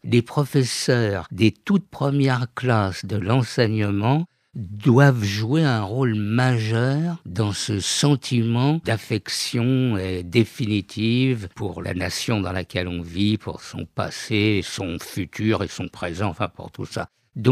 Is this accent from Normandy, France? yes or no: no; Paris, Île-de-France, France; Bon, moi je suis né à Paris, mais bon, voilà.